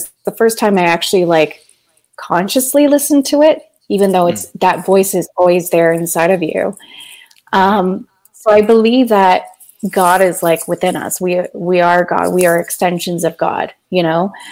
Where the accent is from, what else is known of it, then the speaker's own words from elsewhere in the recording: Canada; born there; I was born in Canada.